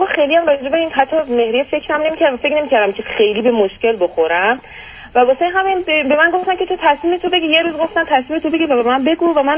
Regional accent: Iran; moved away as an adult; من تازه از ایران اومدم، یعنی مثلا الان 3 سال خورده‌ای هستش که در اینجا هستم

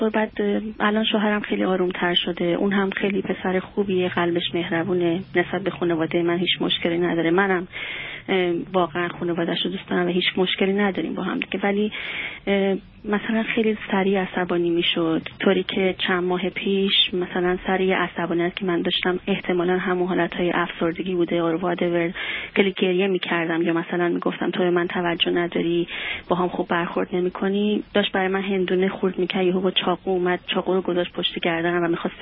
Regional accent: Iran; moved away as an adult; و من از ایران اومدم.

